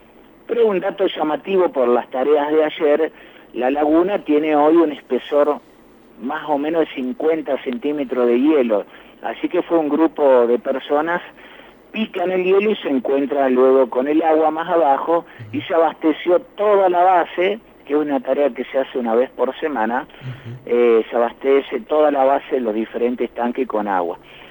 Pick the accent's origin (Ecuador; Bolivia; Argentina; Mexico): Argentina; Paraná, Entre Ríos; En mi caso soy de Paraná